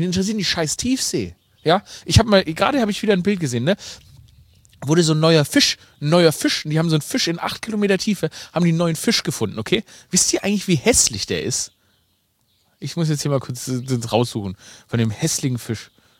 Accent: Germany; Ich bin Deutscher

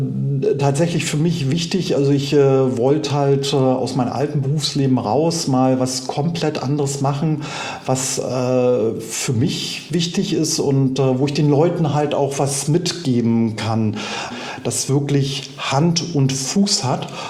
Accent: Mecklenburg-Vorpommern, Germany; Ich bin echter Rüganer. Oh, ich bin auf Rügen geboren, wohne seit 46 Jahren hier auf Rügen, also so ein echter Fischkopf.

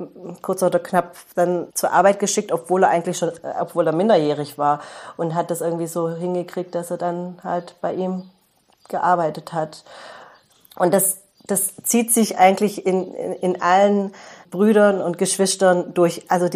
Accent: Albstadt, Baden-Württemberg, Germany; Ich bin in Albstadt geboren, und ich kann mich erinnern, wir haben in einem Sechs-Partei-Haus gewohnt, also unter Deutschen.

